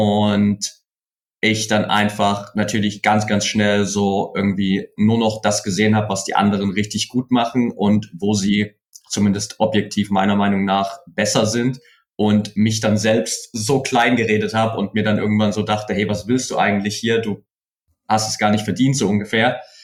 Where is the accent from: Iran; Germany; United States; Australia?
Germany; Saxony; ich komme aus der Nähe von Dresden ursprünglich